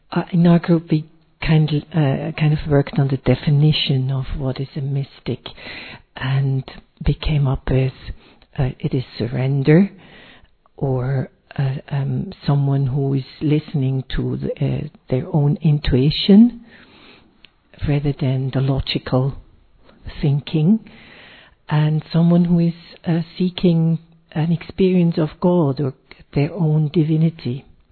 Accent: Switzerland; now in London, United Kingdom; from Switzerland, but I also live in London.

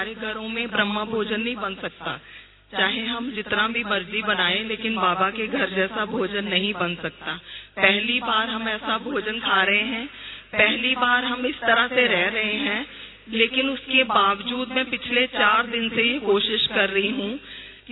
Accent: Phagwara, Punjab, India; मैं फगवाड़ा से हूँ, पंजाब स्टेट से

